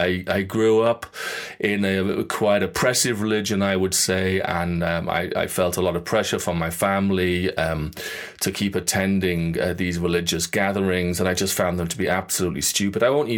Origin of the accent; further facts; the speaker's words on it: United Kingdom; I bitch about politics, and hey, I'm British.